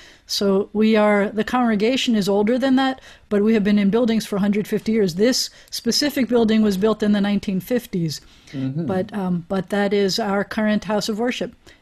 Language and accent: English; New York, United States; born there; now in Shreveport, United States; I was born in New York State, but I've been in Shreveport since 1992.